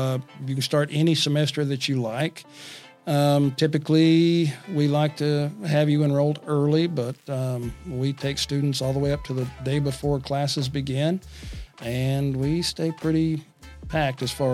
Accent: Oklahoma, United States; also born or lived in South Texas; I'm from Oklahoma.

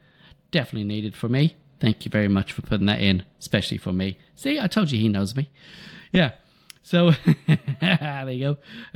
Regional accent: Ireland; With the truth, I can say that because I'm Irish.

